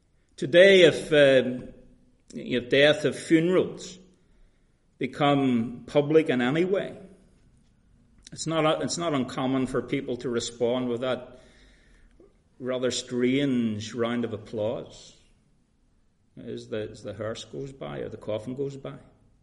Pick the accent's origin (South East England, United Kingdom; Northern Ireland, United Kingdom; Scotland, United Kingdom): Northern Ireland, United Kingdom; Belfast; I remember as a boy growing up in Ardlawn Street in East Belfast, just in the shadow of Harland and Wolfe.